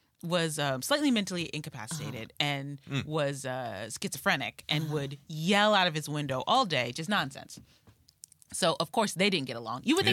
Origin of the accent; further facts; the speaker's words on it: Detroit, Michigan, United States; growing up in Detroit, mm-hmm. it's like, it's sort of like anything can happen at any moment.